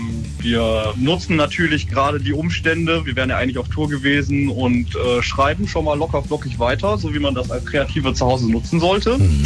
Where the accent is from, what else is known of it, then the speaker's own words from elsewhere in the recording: Düsseldorf, North Rhine-Westphalia, Germany; Aber natürlich muss man natürlich sagen, als Düsseldorfer, und da kann man sich ja auch nicht vor verstecken